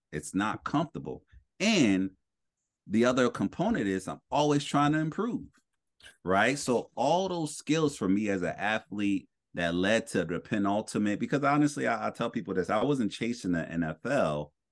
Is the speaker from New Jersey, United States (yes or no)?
yes; Newark, New Jersey, United States; also born or lived in Allentown; I grew up in Newark, New Jersey. So there was a plot of field.